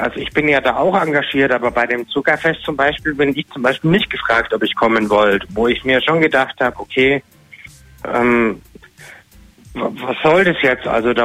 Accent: Düsseldorf, North Rhine-Westphalia, Germany; Und weil ich komme ja eigentlich aus Düsseldorf

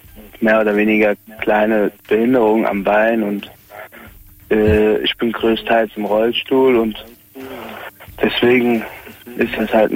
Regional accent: Bad Kreuznach, Rhineland-Palatinate, Germany; Ich bin aus Bad Kreuznach.

